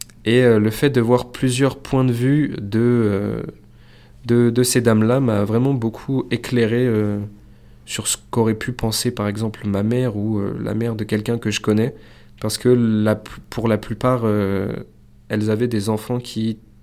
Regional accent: Normandy, France; now in Aubenas, France; parce que je suis originaire de Normandie

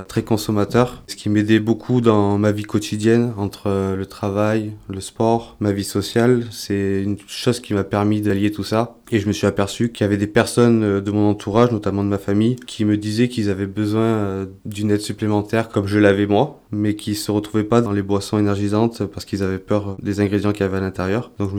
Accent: Aubenas, Auvergne-Rhône-Alpes, France; Oui, je suis originaire d'Ardèche, je suis né à Aubenas.

